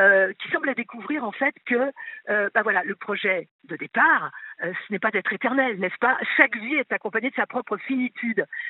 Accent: Southern France, France; now in Paris, France; Moi, je viens du sud de la France. Je vivais à la campagne quand j'étais petite

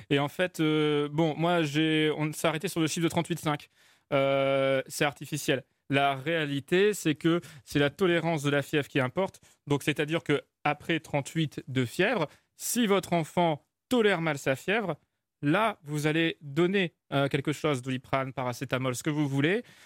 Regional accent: France; on est français

